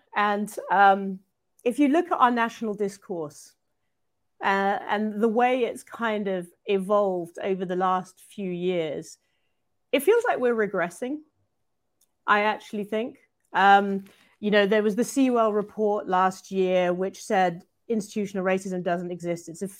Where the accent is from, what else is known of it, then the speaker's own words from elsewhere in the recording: United Kingdom; I'm British, but he wouldn't have counted me in his, you know, doom and gloom forecasts